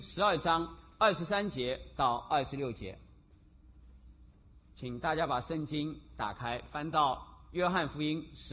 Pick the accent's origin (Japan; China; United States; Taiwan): China; Shanghai; 那在我的老家上海形势稍微好一点